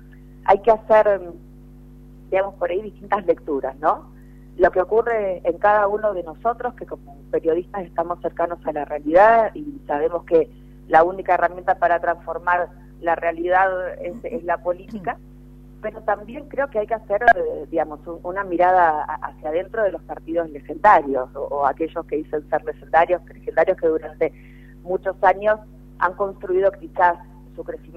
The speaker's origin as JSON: {"language": "Spanish", "region": "Santa Fe", "country": "Argentina", "said": "como bien santafesinos que somos, a toda la provincia"}